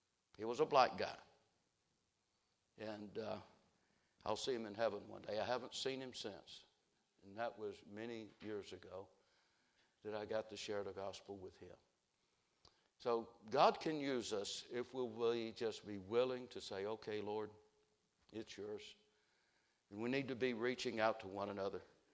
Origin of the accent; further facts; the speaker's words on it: the South, United States; And I grew up in the South, and I know what I'm talking about, all right?